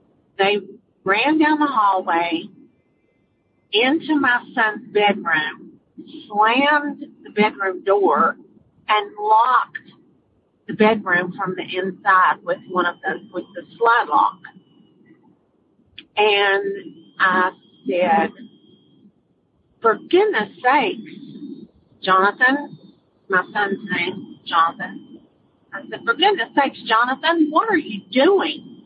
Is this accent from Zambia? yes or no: no; Concord, North Carolina, United States